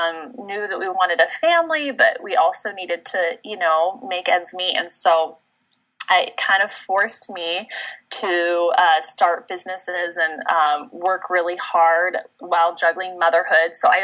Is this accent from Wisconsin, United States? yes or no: no; San Diego, California, United States; So I grew up in California, as Jessica said, in San Diego, and then I ended up going to college at BYU in Utah